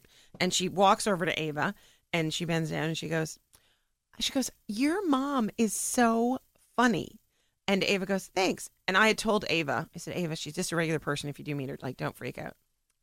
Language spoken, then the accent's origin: English; Canada; I'm not saying that. I grew up in Canada. I love Americans.